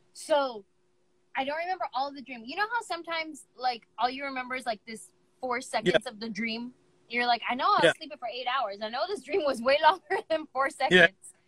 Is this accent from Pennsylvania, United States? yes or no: no; San Jose, California, United States; I was flying at the park by my house where I grew up in San Jose.